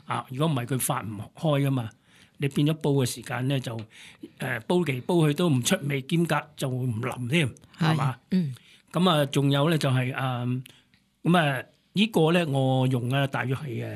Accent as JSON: {"language": "Cantonese", "country": "China", "said": "尤其是我哋中國人咧，我哋中國人咧就最中意飲湯水"}